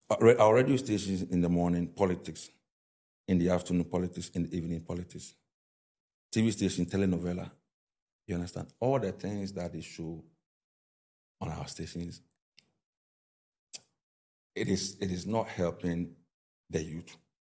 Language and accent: English; Oda, Eastern Region, Ghana; if I go to my hometown, say now, how much is one bag of cement? The person who is in Accra, who is in the city, is buying it, and the person who is in Oda, they are buying the cement the same